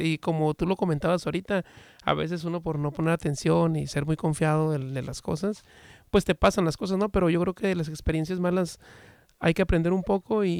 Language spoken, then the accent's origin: Spanish; Tijuana, Baja California, Mexico; now in United States; Yo soy de Tijuana, Baja California, y ahí tuve la oportunidad yo de estar en un grupo de folclore por muchos años bailando.